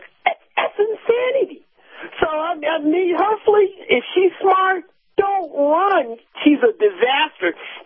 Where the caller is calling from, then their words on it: Colorado, United States; from Colorado.